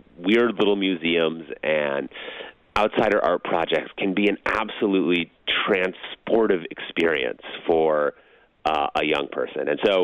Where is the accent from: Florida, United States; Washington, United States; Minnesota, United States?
Minnesota, United States; Minneapolis; I grew up in Minneapolis, so we would do these trips to South Dakota, North Dakota, Wisconsin